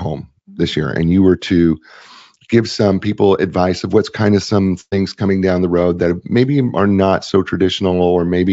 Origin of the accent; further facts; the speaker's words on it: Nebraska, United States; I remember growing up in Nebraska